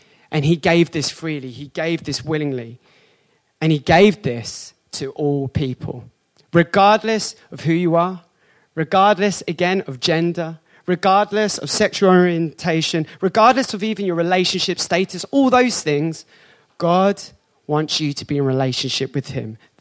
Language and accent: English; United Kingdom; Yes, I'm British. There you go.